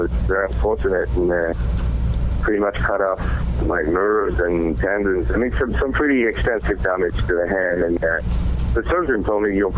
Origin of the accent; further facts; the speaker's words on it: France; Well, I grew up in France, and we were listening to a lot of radio.